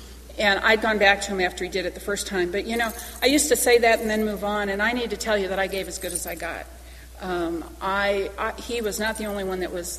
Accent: Midwest, United States; I grew up in the Midwest, as I said, and I didn't drink in high school.

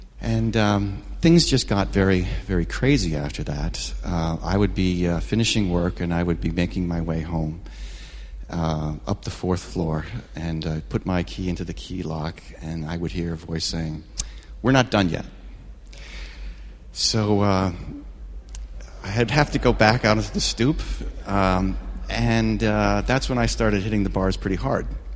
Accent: Connecticut, United States; moved away as an adult; also born or lived in Houston, Texas; I grew up in Connecticut, very nice upbringing.

